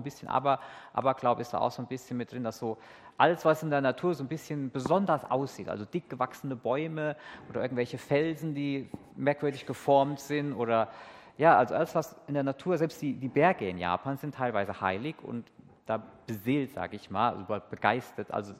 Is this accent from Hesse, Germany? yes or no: yes; Hesse, Germany; accent: Haiger-Dillenburg-Herborn; Ich komme aus dem Hessenland und manchmal hört man eins an meinem Rrrr aus der Haiger-Dillenburg-Herborner Gegend. Aber normalerweise bin ich jetzt auch meistens in Japan unterwegs als Missionar der Allianzmission.